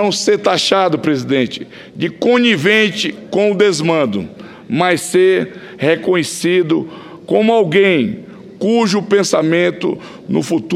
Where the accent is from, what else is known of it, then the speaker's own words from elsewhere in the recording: Acre, Brazil; Sou do Acre, um estado que sofre com a falta das condições mínimas necessárias para alcançar o desenvolvimento econômico que já tem outros estados da federação.